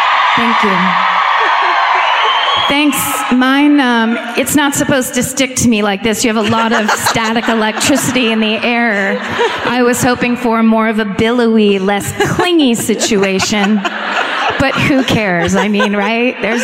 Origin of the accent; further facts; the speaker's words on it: California, United States; and we're both from California, so we've only heard of Cracker Barrel referenced in like movies and TV.